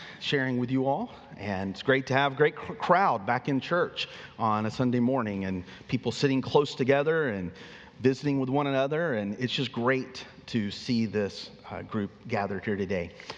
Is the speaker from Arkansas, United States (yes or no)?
no; Hueytown, Alabama, United States; Jennifer grew up in Pinson and Pelham, and I grew up in Hueytown.